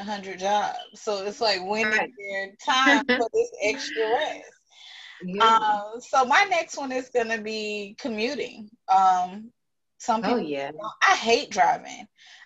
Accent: Miami, Florida, United States; And I'm from Miami, so the drivers down there, I think we have the worst drivers in the world.

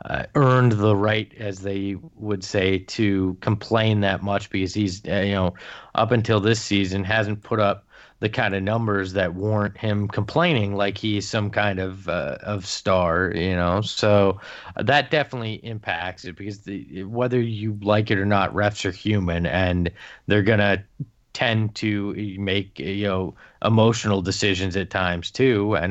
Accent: Boston, Massachusetts, United States; born there; And I can say that because I was born in Boston.

